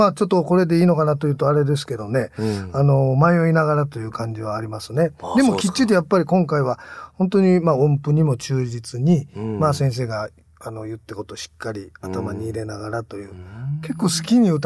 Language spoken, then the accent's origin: Japanese; Kansai, Japan; そうで僕関西出身なのにですね